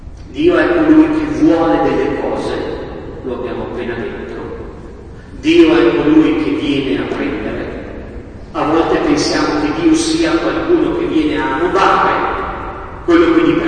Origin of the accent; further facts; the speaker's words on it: Gonzaga, Lombardy, Italy; io sono di Gonzaga